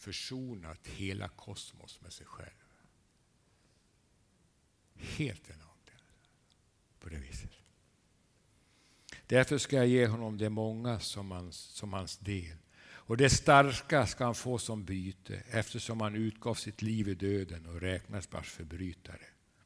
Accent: Bergslagen, Sweden; Det är inte att segla runt i en optimistjolle i Bergslagen där jag kommer ifrån.

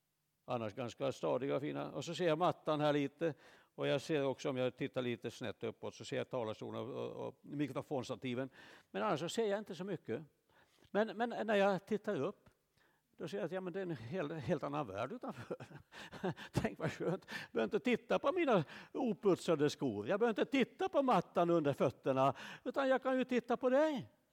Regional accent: Finland; åtminstone hemma i Finland

